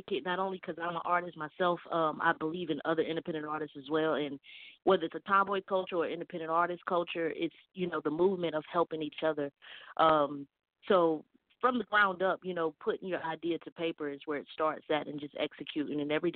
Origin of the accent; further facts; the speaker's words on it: North Carolina, United States; from North Carolina.